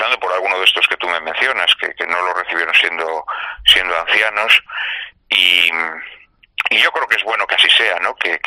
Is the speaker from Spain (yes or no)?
yes; Zamora, Castile and León, Spain; also born or lived in Barakaldo; mi padre encontró trabajo en Zamora y volvieron a Zamora, de donde ambos son. Y claro, pues yo soy zamorano, ¿no? Aunque nacido en Baracaldo, me nacieron en Baracaldo, digámoslo así, ¿no? Pero bueno, toda mi infancia, toda mi juventud la he pasado en Castilla, en Zamora fundamentalmente.